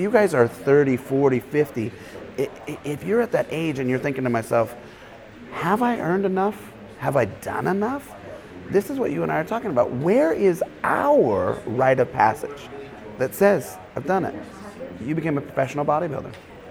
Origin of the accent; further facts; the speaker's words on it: Montana, United States; also born or lived in Boise, Idaho / Alaska; So I'm from Boise, Idaho, originally Montana, via Alaska, so all big country, right?